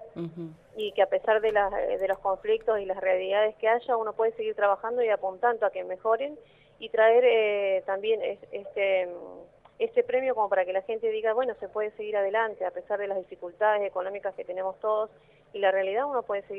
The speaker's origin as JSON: {"language": "Spanish", "town": "Caleta Olivia", "region": "Santa Cruz", "country": "Argentina", "said": "desde acá de nosotros, de que somos de Caleta Olivia, hoy en Buenos Aires"}